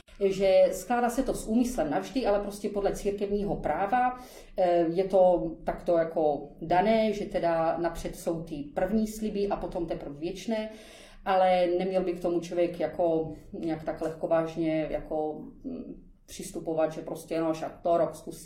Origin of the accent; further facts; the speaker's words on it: Prostějov, Olomouc Region, Czechia; Vyrůstala jsem ve věřícím prostředí a i v salesiánském prostředí jsem vyrůstala, protože pocházím od Prostějova a v Prostějově byli saleziáni.